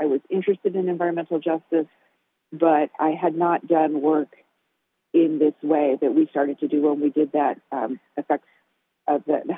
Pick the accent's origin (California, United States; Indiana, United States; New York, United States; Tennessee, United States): California, United States; Yeah, I grew up in California. I grew up in the Bay Area. I, grew up surrounded by sort of a mixed working and middle class background